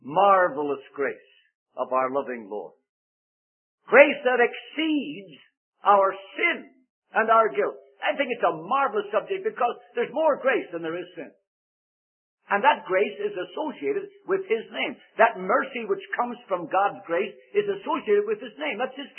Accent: Ireland; accent: Irish; because of my Irish accent, sometimes I go into a meeting and I say, Exodus.

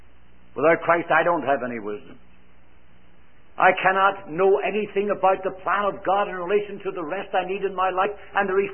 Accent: Ireland; I said, no, I'm not. I'm from Ireland.

